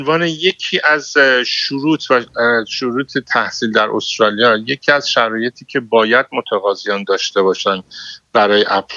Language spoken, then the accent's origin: Persian; Iran; ما هم خب به عنوان یک ایرانی وقتی خبرها رو میشنویم ناراحت میشیم